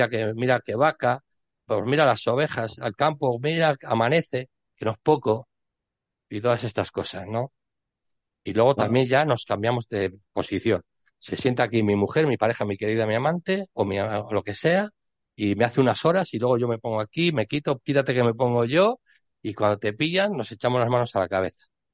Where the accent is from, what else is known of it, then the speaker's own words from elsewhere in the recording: Spain; que somos los españoles, que somos el segundo país más grande